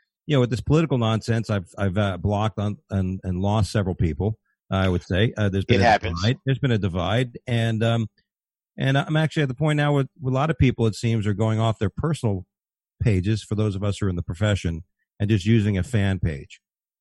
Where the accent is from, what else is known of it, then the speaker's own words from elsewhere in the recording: Florida, United States; also born or lived in New York; Being a Floridian, I was born in New York, but I didn't drive when I was five when I left.